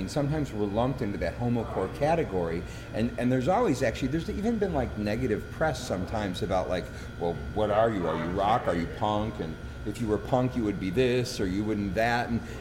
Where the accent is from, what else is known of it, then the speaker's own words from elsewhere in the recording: Chicago, Illinois, United States; I was raised in Chicago.